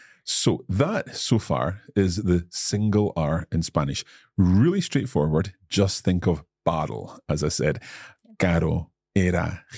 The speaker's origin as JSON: {"language": "English", "region": "Scotland", "country": "United Kingdom", "said": "Okay, now I know that as a Scot"}